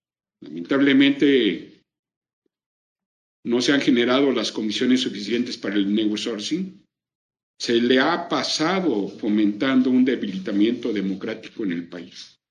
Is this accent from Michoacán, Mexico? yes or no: no; Querétaro, Mexico; por allá lo esperamos en mi tierra, en Querétaro